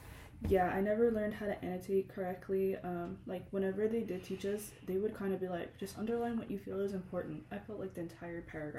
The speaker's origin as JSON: {"language": "English", "town": "Wichita", "region": "Kansas", "country": "United States", "said": "I'm from Wichita"}